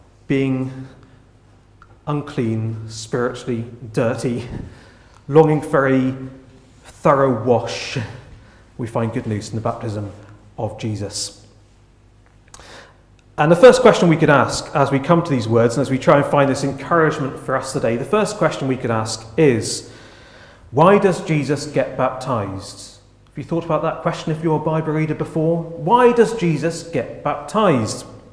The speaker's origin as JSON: {"language": "English", "country": "United Kingdom", "said": "Being British, I imagine there was a nice orderly queue of people queuing up"}